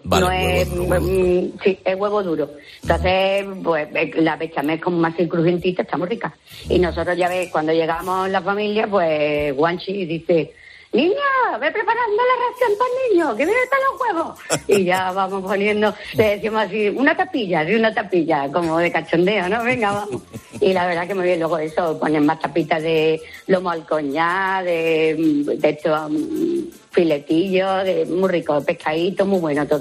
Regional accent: Antequera, Andalusia, Spain; soy de Antequera, aquí de Málaga.

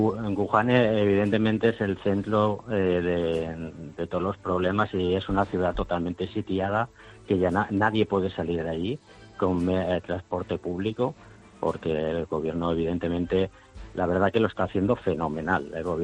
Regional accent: Valencia, Valencian Community, Spain; y yo soy valenciano

